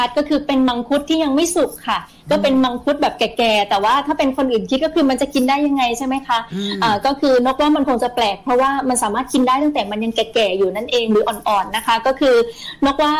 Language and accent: Thai; Nakhon Si Thammarat, Thailand; พอเราเป็นสาวใต้เมืองนครอะไรที่เป็นความภาคภูมิใจของเราเราก็นำมาใช้ในชีวิตประจำวัน